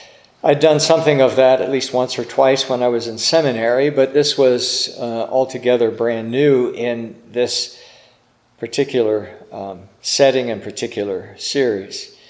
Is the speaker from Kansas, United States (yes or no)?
no; California, United States; And I was from Southern California and I knew what a bird of paradise was.